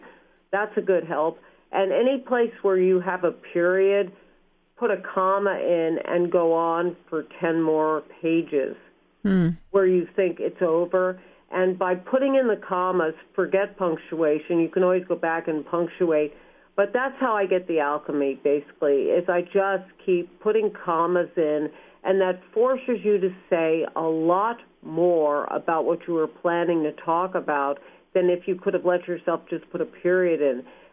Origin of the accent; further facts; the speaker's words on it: California, United States; moved away; my California sensibility was suspect in this little town, and that just because we came from California, that that brought along a lot of negative baggage with us.